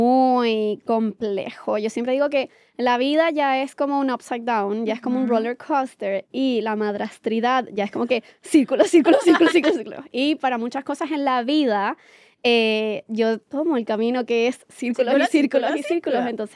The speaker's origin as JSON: {"language": "Spanish", "country": "Chile", "moved": "as an adult", "lives_now": "Puerto Rico", "said": "tengo 29 años, soy chilena y llegué a Puerto Rico porque me enamoré de un boricua."}